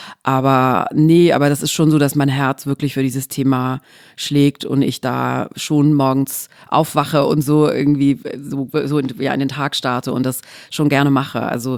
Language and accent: German; Baden-Württemberg, Germany; ich komme aus dem Schwabenländle, da sagt man, so ein Geschmäckle einfach hat.